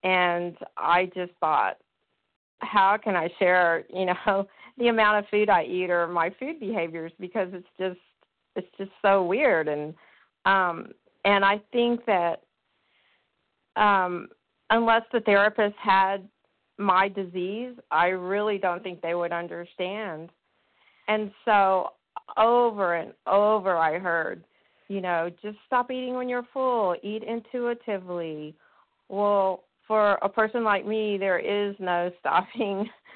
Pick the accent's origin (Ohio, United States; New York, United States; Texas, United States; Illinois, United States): Texas, United States; I'm from Texas.